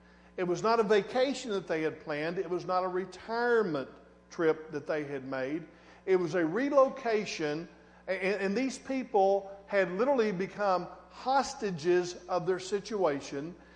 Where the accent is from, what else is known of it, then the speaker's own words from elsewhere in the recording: Bologna, Arkansas, United States; to the center of the universe, my hometown, Bologna, Arkansas.